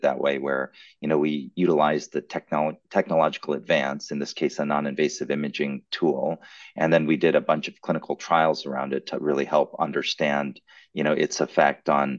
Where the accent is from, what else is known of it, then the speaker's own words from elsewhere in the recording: Wisconsin, United States; also born or lived in Norman, Oklahoma / Chicago; I was born in Norman, Oklahoma, so I'm a lifelong Sooners fan. And I was raised in Southeast Wisconsin, so I've been a lifelong Green Bay Packers fan.